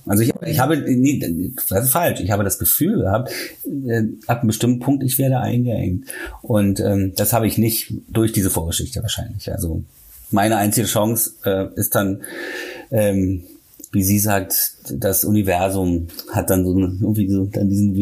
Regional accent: Berlin, Germany; Also in meiner Heimatstadt und ich bin gerade in Hamburg.

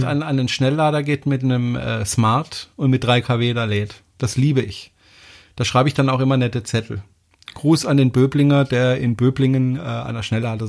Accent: France; German is a second language; moved away; Ich kenne dieses Schimpfwort nicht und ich bin Franzose

